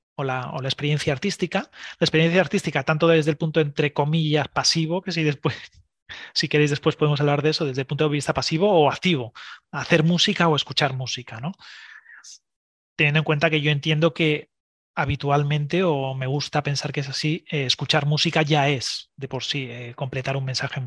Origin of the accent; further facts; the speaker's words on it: Santander, Cantabria, Spain; moved away; en ese momento vivía en Navarra y tenía que tomar la opción de o me quedo en Navarra trabajando, que tenía trabajo y estaba bien, o vuelvo a Santander, yo soy de Santander